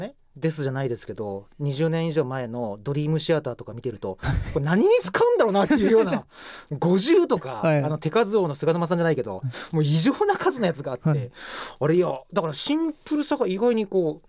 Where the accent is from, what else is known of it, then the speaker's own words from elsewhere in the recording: Saga, Japan; 私佐賀県出身なんで大体わかります